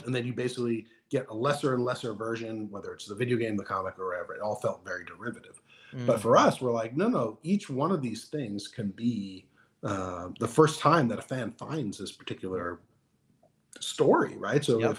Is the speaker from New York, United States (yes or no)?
yes; New York, United States; I'm a New Yorker, right? I grew up as a longtime suffering Knicks fan.